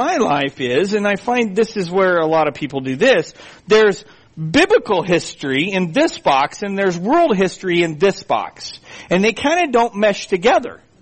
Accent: Colorado, United States; when growing up in Colorado in high school, we would take field trips to the what we called the hogback, the first rise uplift of strata going west out of Denver into the mountains.

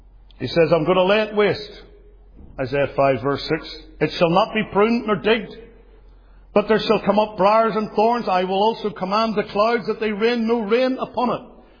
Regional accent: Northern Ireland, United Kingdom; I come from Great Britain, from Northern Ireland, which is part of the United Kingdom of Great Britain.

